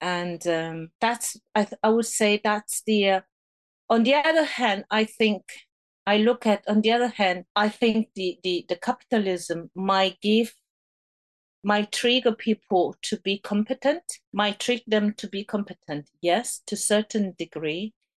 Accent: North Korea; now in United States; in my experience of living, growing up in North Korea and living in United States

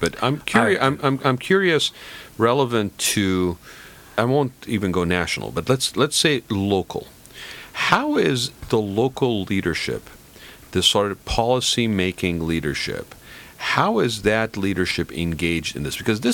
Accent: California, United States; as a Californian, you'd be proud

